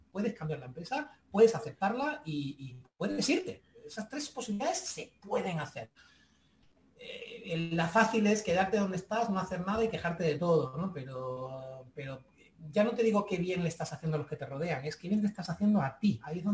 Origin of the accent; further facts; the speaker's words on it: Seville, Andalusia, Spain; Yo soy de Sevilla, claro, yo soy de Sevilla, en Sevilla no he vendido una escoba.